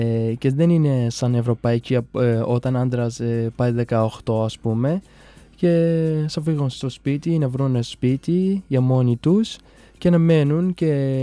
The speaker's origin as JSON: {"language": "Greek", "region": "Kurdistan Region", "country": "Iraq", "second_language": "Greek", "lives_now": "Thessaloniki, Greece", "said": "από το Ιράκ, Κουρδιστάν. Είμαι εδώ στην Θεσσαλονίκη ένα χρόνο."}